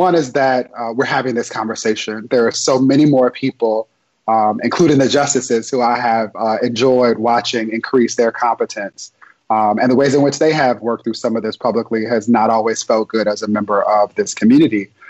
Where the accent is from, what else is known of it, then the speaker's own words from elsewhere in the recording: Inglewood, California, United States; born there; while I was born in Inglewood, California, my parents were both born and raised in Austin, Texas.